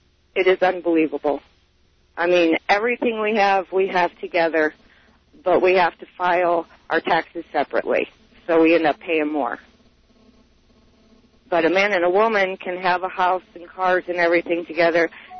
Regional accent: Cleveland, Ohio, United States; moved away; But I'm originally from Cleveland, Ohio, so that would be why I left Ohio.

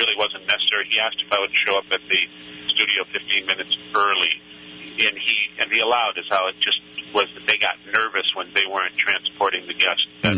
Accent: San Francisco, California, United States; If that caused quite a stir in my hometown, San Francisco

